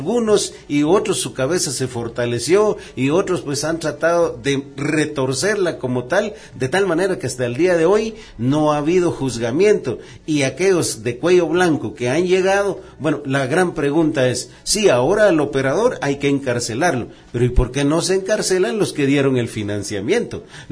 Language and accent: Spanish; Guatemala; como guatemaltecos y como parte de la Guatemala profunda